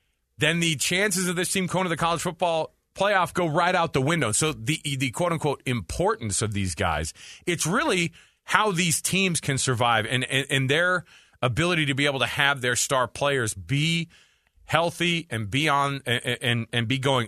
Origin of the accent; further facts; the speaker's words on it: Texas, United States; I'm telling you, growing up in Texas, Texas A&M was a freaking joke.